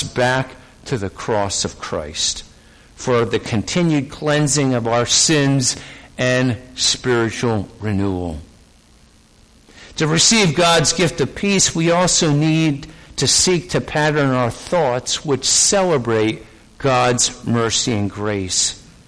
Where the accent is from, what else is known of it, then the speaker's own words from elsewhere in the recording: Philadelphia, Pennsylvania, United States; I knew, growing up in Philadelphia, if you're going to testify against Nikki Scarfo, you're in trouble.